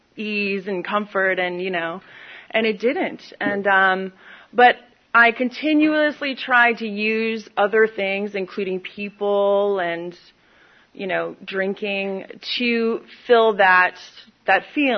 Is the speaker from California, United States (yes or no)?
no; New York, United States; I'm from New York. I'm from where there's cows, upstate New York, and it's really beautiful, really close to Vermont.